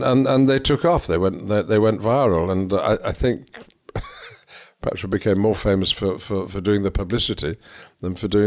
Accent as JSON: {"language": "English", "region": "North West England", "country": "United Kingdom", "said": "It's true he's from Yorkshire and I'm from Lancashire"}